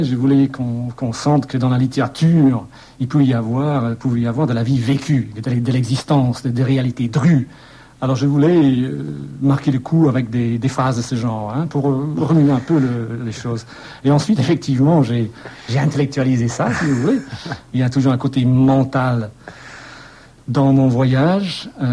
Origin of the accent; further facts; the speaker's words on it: Scotland, United Kingdom; French is a second language; En tant qu'Écossais, je suis beaucoup plus français et américain qu'anglais.